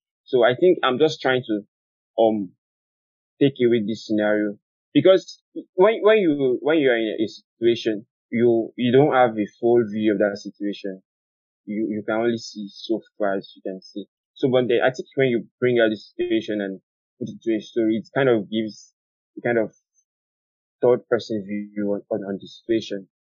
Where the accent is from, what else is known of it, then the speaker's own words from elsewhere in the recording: Nigeria; born there; first language Yoruba; English is a second language; I live in Nigeria. I was born in Nigeria, and English is the official language spoken in Nigeria. So I've always written in English since when I was young. Though I can speak in my native language, I write in English.